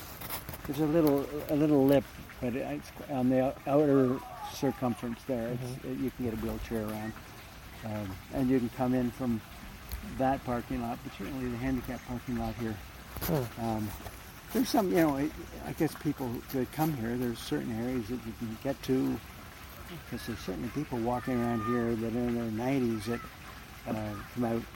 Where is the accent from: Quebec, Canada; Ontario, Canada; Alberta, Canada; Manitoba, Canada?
Ontario, Canada; St. Catharines; also born or lived in London / Ottawa; now in Guelph, Canada; No, I'm from St. Catharines. Well, I was born in London. Mm-hmm. And then I was here for grad school, and then I went to Ottawa for 5 years, working for the federal government. And then came back